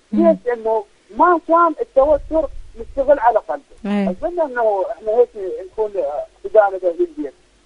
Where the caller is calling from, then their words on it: Iraq; هذا الوقت اللي إحنا عندنا بالعراق الساعة 10